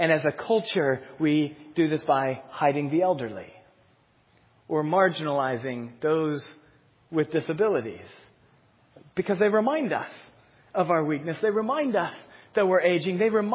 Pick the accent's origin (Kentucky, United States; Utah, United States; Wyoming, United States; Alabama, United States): Wyoming, United States; Cheyenne; I'm originally from Cheyenne, Wyoming. I was born there, grew up there, went to college there.